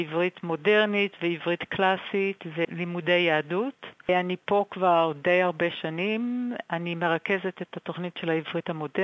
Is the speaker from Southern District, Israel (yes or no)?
yes; Nirim, Southern District, Israel; now in Sydney, Australia; כמו שאתם שומעים מהמבטא שלי, נולדתי בארץ וגדלתי בארץ, אבל אני פה כבר הרבה שנים. במקור נולדתי בקיבוץ, קיבוץ נירים, שזה נמצא בדרום, קרוב לגבול עם עזה.